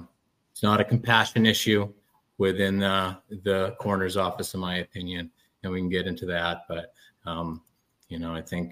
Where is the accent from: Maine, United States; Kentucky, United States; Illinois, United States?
Maine, United States; Livermore Falls; I'll get into the very beginning of kind of how this came about for me up here in Maine. I grew up in the Livermore Falls and Jay area, where Kimberly Morrow went missing.